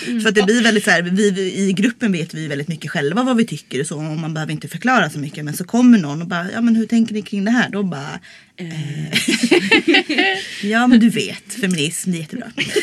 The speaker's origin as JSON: {"language": "Swedish", "town": "Stockholm", "region": "Stockholm County", "country": "Sweden", "said": "Alltså jag kommer ju från Stockholm. Så att jag hade ju sett burlesk."}